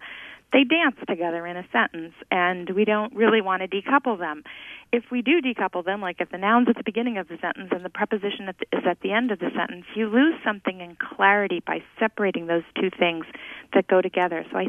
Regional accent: Hawaii, United States; I grew up in Hawaii, and I grew up speaking standard English at home, at the dinner table, and on the phone, which my parents insisted upon. And Pidgin English, which is our Hawaiian Creole, in school and on the beach and with my friends.

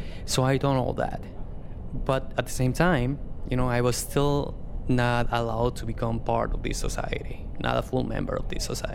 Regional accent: Guadalajara, Jalisco, Mexico; now in Chicago, United States

